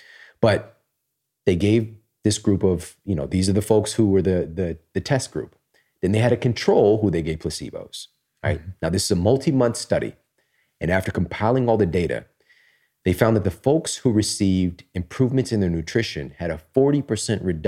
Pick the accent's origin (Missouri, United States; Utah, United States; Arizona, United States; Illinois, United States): Missouri, United States; now in Pittsburgh, United States; And, you know, I'm from Missouri, here from Pittsburgh. We're not at like the hubs of, you know, health and wellness in the world